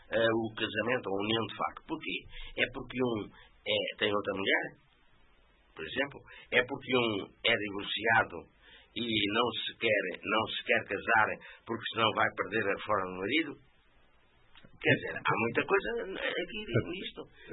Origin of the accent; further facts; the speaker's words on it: Marinha Grande, Leiria, Portugal; como é que foi a minha vida em criança, na Marinha Grande, e depois, quando encontrei o Evangelho